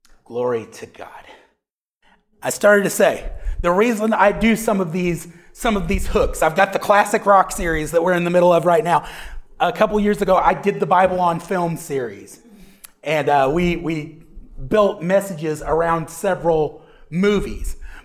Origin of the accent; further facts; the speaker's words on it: Pryor, Oklahoma, United States; Yeah, we're from Pryor. All right. Yes, ma'am. We are from Pryor. I've been in Northeast Oklahoma, been in the Pryor Choteau area since I was about 2. So it's all I really remember.